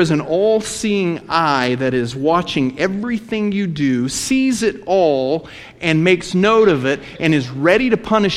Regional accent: Texas, United States; I grew up in West Texas around ranchers.

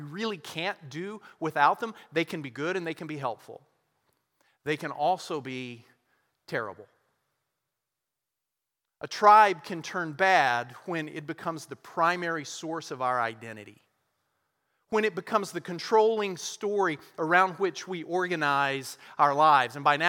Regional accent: Texas, United States; I am an American. I am a Texan. I am a Parkie, in as much as I've lived in University Park for 7 years.

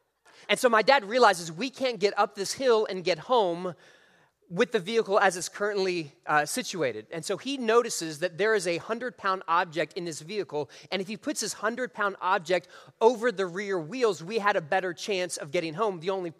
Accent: Texas, United States; But if I tell any stories about growing up in West Texas, just go with me on that.

